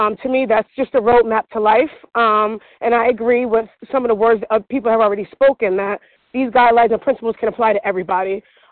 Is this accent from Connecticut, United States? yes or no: yes; Connecticut, United States; I'm from Connecticut.